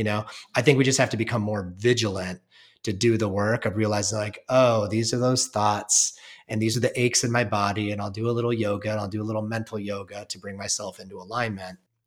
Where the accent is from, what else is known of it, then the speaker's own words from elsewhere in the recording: Ohio, United States; the suburb I grew up in Ohio didn't prepare you for that path, you know? So my voice is always like, who are you from the white trash suburb of Ohio to go be this guy at Kripalu